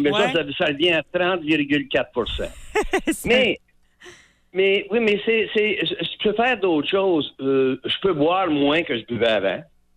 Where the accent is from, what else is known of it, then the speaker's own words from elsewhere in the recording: Saint-Boniface, Manitoba, Canada; Et moi, je viens de Saint-Boniface, à Manitoba. J'ai travaillé de Terre-Neuve à Vancouver toute ma vie.